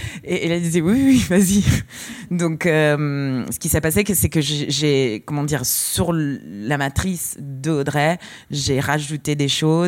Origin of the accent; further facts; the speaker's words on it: Italy; French is a second language; est-ce que je peux, moi, en tant qu'Italienne, parler à des Français sur l'actualité française, européenne?